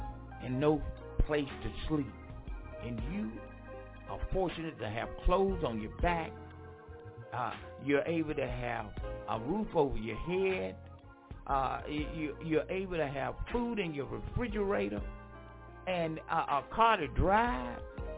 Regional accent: Franklin, North Carolina, United States; those of you in my hometown, Franklin, North Carolina. God bless you. And you know, I think about my hometown so much. I miss it, and I see it slowly growing

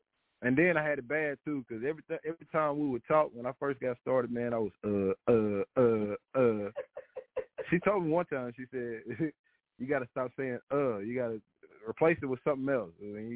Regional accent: Arkansas, United States; I moved down from some people call it Arkansas, saying that, y'all know I'm from Arkansas

